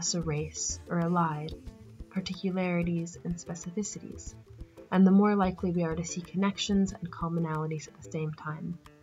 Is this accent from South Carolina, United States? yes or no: no; Austin, Texas, United States; touched on things I too had experienced growing up in Austin, Texas.